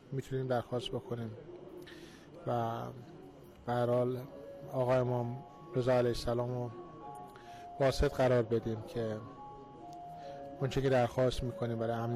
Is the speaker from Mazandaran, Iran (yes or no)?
no; Tehran, Tehran Province, Iran; من از تهران اومدم.